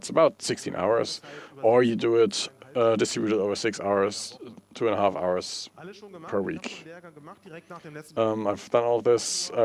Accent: Berlin, Germany; As I said, I'm from Berlin.

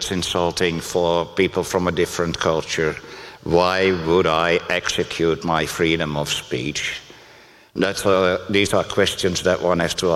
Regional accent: Groningen, Netherlands; English is a second language; I'm from Groningen, in the Netherlands.

